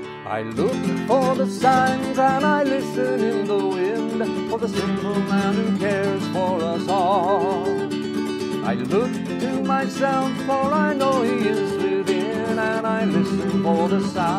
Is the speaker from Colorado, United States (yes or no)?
no; Pasadena, California, United States; I first heard about the world teacher and the masters of wisdom when I was a teenager growing up in Pasadena, California.